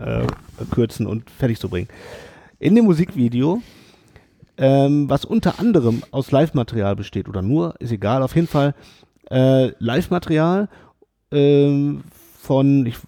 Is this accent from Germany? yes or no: yes; Mülheim an der Ruhr, North Rhine-Westphalia, Germany; Ich komme aus Mülheim.